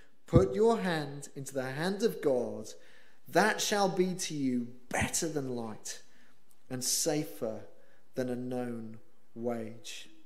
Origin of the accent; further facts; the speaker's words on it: Wales, United Kingdom; I'm from a different country. I'm from Wales, which is part of the United Kingdom.